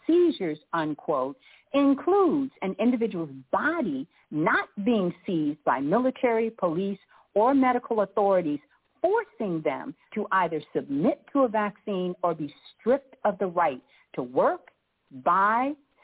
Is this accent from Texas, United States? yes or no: yes; Texas, United States; Now, I'm talking to you from Texas. I am originally from Texas, and our motto is don't mess with Texas.